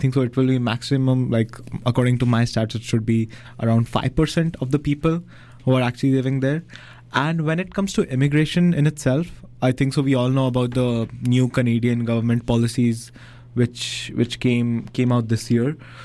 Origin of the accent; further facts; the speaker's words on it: Mumbai, Maharashtra, India; English is a second language; I come from Mumbai, right? So all the metro cities in India